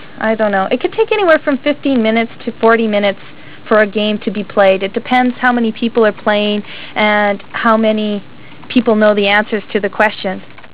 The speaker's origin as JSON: {"language": "English", "country": "Canada", "said": "because, of course, I'm Canadian and I like to have a Canadian influence"}